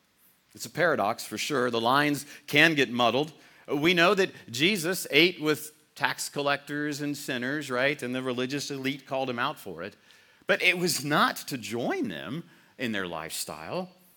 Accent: Texas, United States; I'm from Texas

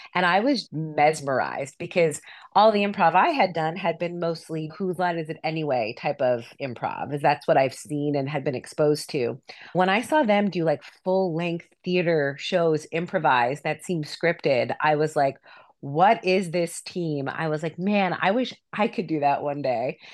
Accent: New York, United States; And I grew up in New York, and she pretty much raised me.

